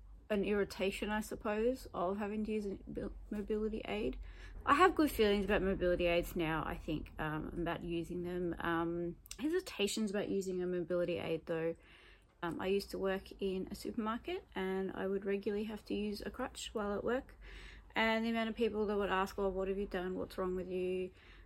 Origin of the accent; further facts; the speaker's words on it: Australia; I'm from Australia.